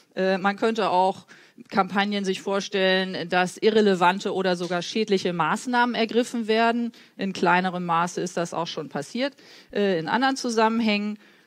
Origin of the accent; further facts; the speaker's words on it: Frankfurt, Hesse, Germany; Ich komme ja aus Frankfurt